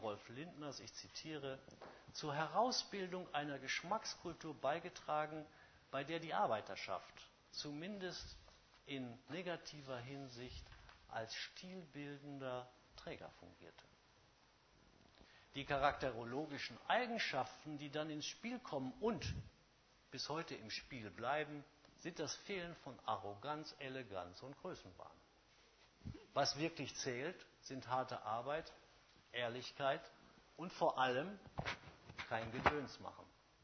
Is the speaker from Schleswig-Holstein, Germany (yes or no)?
no; North Rhine-Westphalia, Germany; ich bin zwar Westfale, aber ich komme nicht aus dem Ruhrpott. Also ich kann den Dialekt jetzt nur wirklich kindisch imitieren.